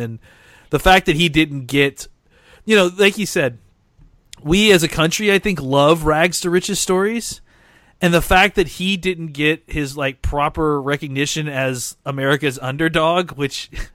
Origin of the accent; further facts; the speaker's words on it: Dallas, Texas, United States; I mean, I'm from Dallas. So, like, I remember talking to my grandfather